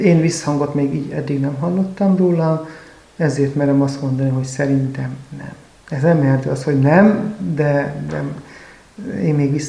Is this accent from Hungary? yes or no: yes; Nábrád, Szabolcs-Szatmár-Bereg, Hungary; Egy 1000 fős gyülekezetből indultam el, Szabolcs-Szatmár megyéből, Nábrádról. 1970-ben születtem